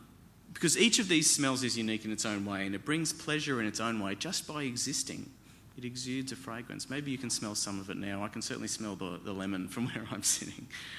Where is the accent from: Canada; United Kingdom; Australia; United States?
Australia; we're Aussie blokes here